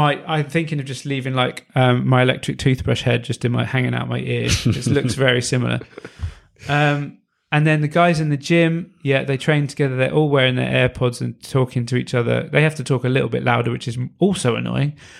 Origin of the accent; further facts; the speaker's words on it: Reading, South East England, United Kingdom; if you didn't know, that is where I'm from. I was born in Reading.